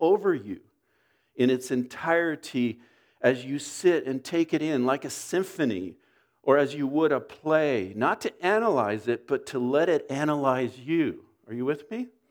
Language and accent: English; Oxnard, California, United States; I grew up in South Oxnard, in an area that over the years has become a rough neighborhood.